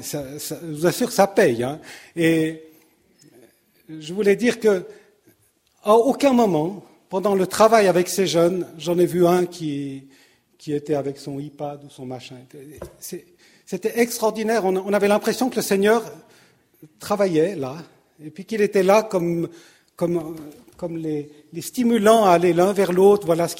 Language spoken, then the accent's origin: French; Geneva, Switzerland; born there; je suis né à Genève. J'ai fait le site d'orientation de Pinchat au sud de Carouge. Et j'ai fait l'école d'horticulture. La meilleure. Ça c'est autre chose. Mais je suis dans le Nord Vaudois.